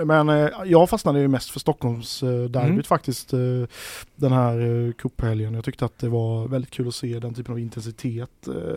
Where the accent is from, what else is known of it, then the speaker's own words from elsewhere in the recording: Växjö, Kronoberg County, Sweden; Ja, jag är från Växjö så den får du inte med mig på.